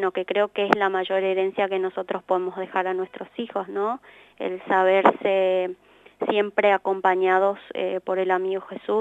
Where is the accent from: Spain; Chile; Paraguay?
Paraguay; mi crecimiento en el Paraguay, mi infancia en el Paraguay fue una infancia muy, muy feliz.